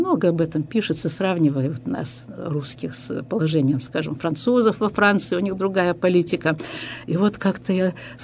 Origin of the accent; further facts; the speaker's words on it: Qingdao, Shandong, China; also born or lived in Shanghai; Я не могу сказать, что родина, хотя и замечательный город Циндао, в котором прошло детство